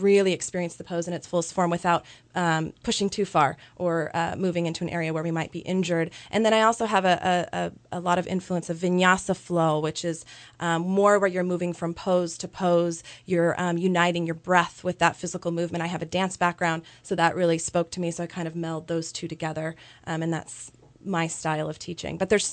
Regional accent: Reading, United States; I grew up in Reading. I'm a Reading native, and out of high school went down to UCLA to study dance

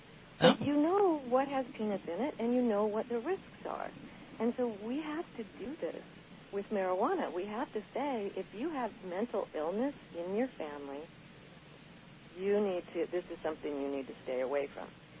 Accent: Washington, United States; So I grew up in Washington State, and marijuana is very common.

